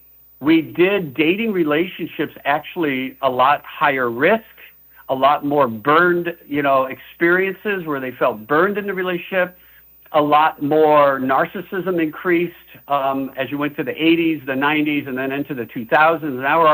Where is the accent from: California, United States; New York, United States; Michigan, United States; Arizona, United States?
California, United States; Because I told them I was from California and I'm in South Carolina at this restaurant.